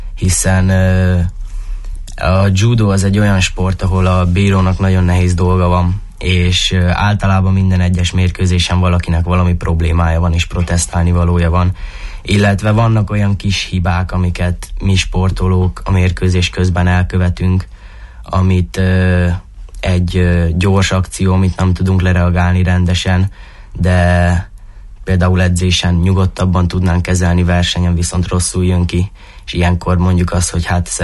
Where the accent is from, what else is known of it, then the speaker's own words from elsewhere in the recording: Târgu Mureș, Mureș County, Romania; now in Baja, Hungary; akkor először Marosvásárhelyre jönnék, az biztos, hiszen itt nőttem fel, itt kaptam meg az alapokat.